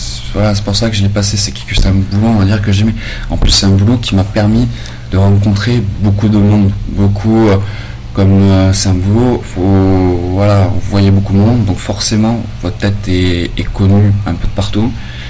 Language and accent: French; Saint-Étienne, Auvergne-Rhône-Alpes, France; Mais moi, j'ai un parcours particulier. Je suis de Saint-Étienne au départ.